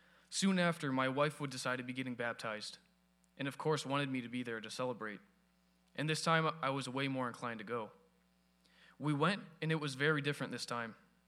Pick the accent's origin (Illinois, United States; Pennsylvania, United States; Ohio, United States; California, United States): Illinois, United States; Berwyn; born there; I was born in Berwyn, Illinois, which for many of you who don't know, is basically Chicago, in a very rough part of Chicago.